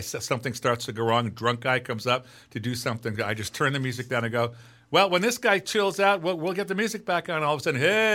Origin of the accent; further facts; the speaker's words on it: Oregon, United States; now in California, United States; That was where I grew up in Oregon.